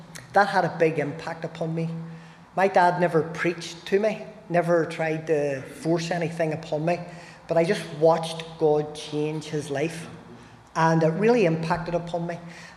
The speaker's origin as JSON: {"language": "English", "town": "Newtownbreda", "region": "Northern Ireland", "country": "United Kingdom", "tie": "born or raised there", "said": "I grew up in the Newton Breda area. I went to Newton Breda High School as a pupil. And I grew up really, my family are originally from Sandy Row, part of Belfast."}